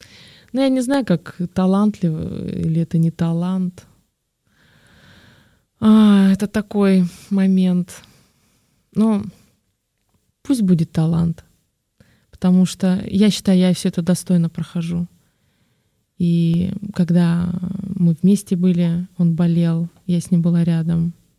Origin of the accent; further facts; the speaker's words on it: Russia; Наверное, что-то русское, народное, я же из России.